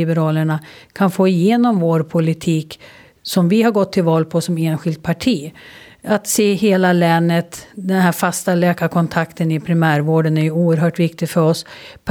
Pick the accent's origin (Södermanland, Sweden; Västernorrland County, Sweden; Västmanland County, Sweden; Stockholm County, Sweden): Västmanland County, Sweden; Sala; Och sen vart jag tillfrågad ifrån Centerpartiet hemma i Sala om jag inte skulle engagera mig.